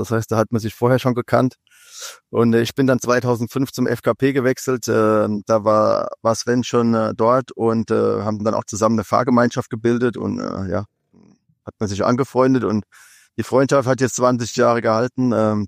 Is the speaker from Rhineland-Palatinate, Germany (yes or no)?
yes; Kaiserslautern, Rhineland-Palatinate, Germany; ich komme aus Kaiserslautern, wie Sven auch